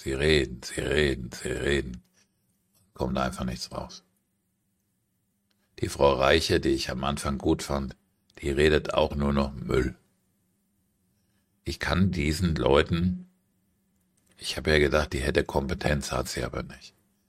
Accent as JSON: {"language": "German", "town": "Frankfurt am Main", "region": "Hesse", "country": "Germany", "tie": "born or raised there", "said": "Ich bin in Frankfurt am Main aufgewachsen"}